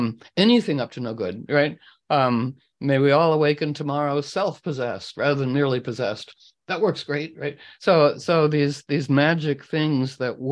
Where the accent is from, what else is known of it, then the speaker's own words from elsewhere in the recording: United States; But being an American, I don't do it very often